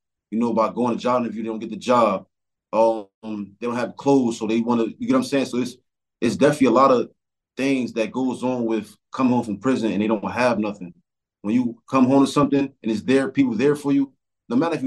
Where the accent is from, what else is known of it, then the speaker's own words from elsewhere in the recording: New Jersey, United States; I'm 25 years old. I'm from New Jersey Central, to be exact.